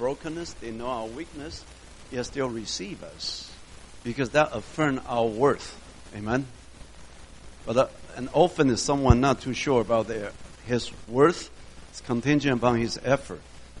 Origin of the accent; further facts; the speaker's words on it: Taiwan; moved away as an adult; I came from Taiwan. I was born and raised in Taiwan. For my first 25 years, I didn't come here until age 25. So I went through all the educational system in Taiwan.